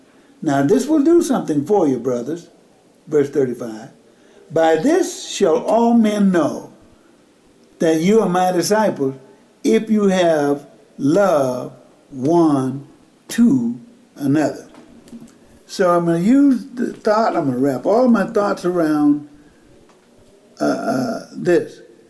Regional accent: Mississippi, United States; when I grew up in Mississippi, during the month of about November, we would have what we call killing or butchering the pork.

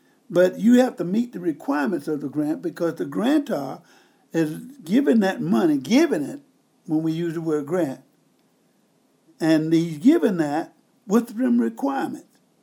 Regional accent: Mississippi, United States; Now, I was raised in Mississippi many years ago.

